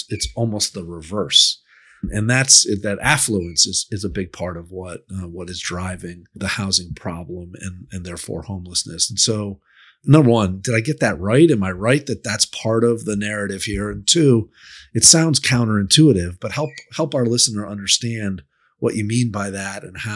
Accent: Rochester, New York, United States; You know, I grew up in Rochester, New York, in Rust Belt town. That's relatively affordable place to live.

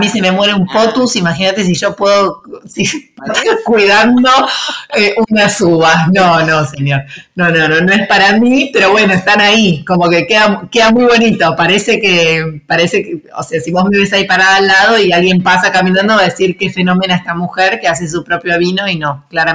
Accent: Buenos Aires, Argentina; para mí, que soy una chica de Buenos Aires, es raro.

